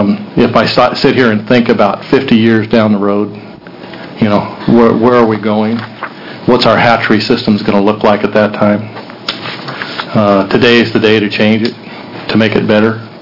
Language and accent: English; Gold Beach, Oregon, United States; I'm from Gold Beach, Oregon. I'm a longtime guide in Southern Oregon, 26 years.